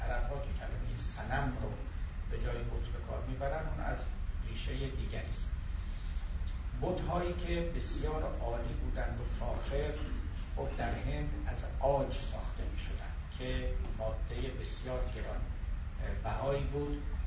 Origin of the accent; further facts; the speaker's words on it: Iran; وقتی میدیدن و میدانستن که ما ایرانی هستیم